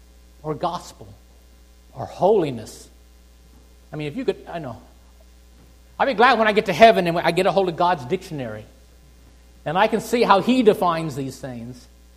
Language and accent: English; Louisiana, United States; also born or lived in New Orleans; In the south where I grew up in Louisiana, there's a big river that runs on the edge of Louisiana. Actually, it runs right through it into New Orleans. And I lived in New Orleans for a while, that wild and crazy town.